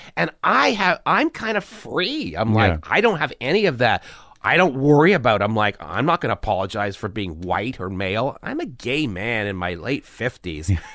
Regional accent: Canada; I'm Canadian.

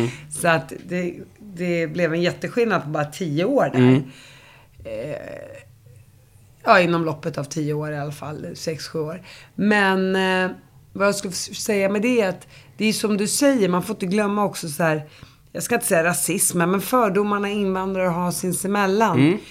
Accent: Stenhaga, Uppsala County, Sweden; Jag är från orten, jag är från Stenhaga

